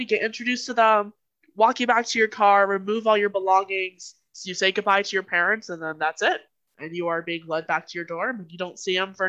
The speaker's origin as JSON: {"language": "English", "region": "Florida", "country": "United States", "said": "I'm originally from Florida, and Georgia is a neighboring state."}